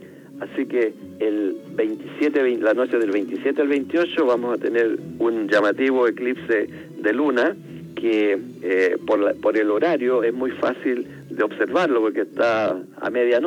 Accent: Rengo, O'Higgins, Chile; la ciudad de Rengo, que como he tenido varias conferencias en esa ciudad, mi ciudad natal

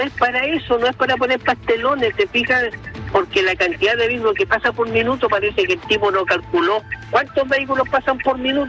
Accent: Valparaíso, Chile; soy de Valparaíso y mi recorrido es Valparaíso

